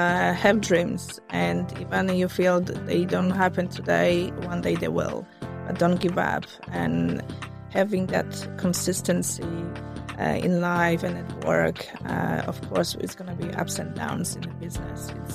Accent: Poland; born there; English is a second language; moved away; also born or lived in United Kingdom; I was born in Poland, and then my family decided to move to UK for better opportunities, and I finished my school in the UK.

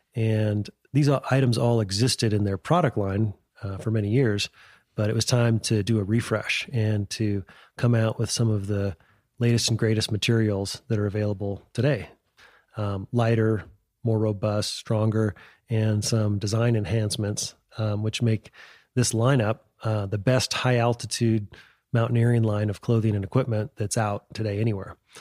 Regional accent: United States; as an American mountain guide

